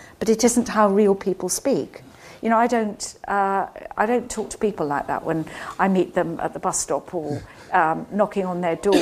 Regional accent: Scotland, United Kingdom; I grew up in Scotland.

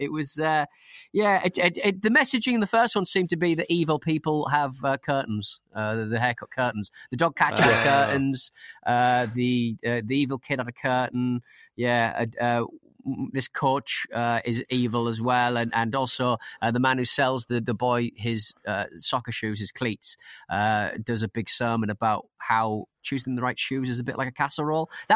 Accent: Scotland, United Kingdom; As a Scot, it makes me extremely angry as to how we were portrayed

